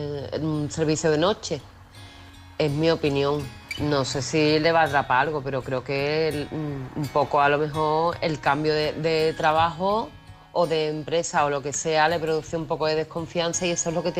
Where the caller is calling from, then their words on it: Seville, Andalusia, Spain; de Sevilla.